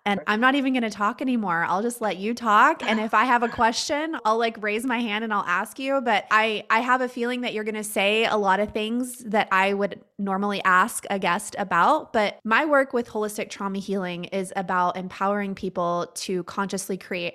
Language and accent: English; Canyon, Texas, United States; And so I grew up in Canyon, and my stepdad wanted us to go to Canyon schools and because they were better than Hereford schools.